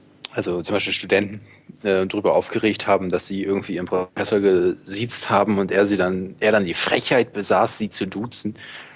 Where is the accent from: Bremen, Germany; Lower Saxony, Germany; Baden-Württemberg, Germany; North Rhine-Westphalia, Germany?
Bremen, Germany; now in Hamburg, Germany; Also ich muss dazu sagen, ich bin im Großraum Bremen aufgewachsen und wohne jetzt im Großraum Hamburg.